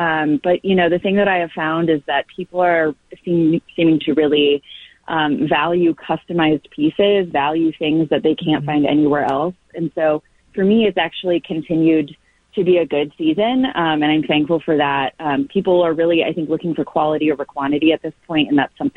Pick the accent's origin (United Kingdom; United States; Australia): United States; Midwest; No, I grew up in the Midwest. I love Mall of America.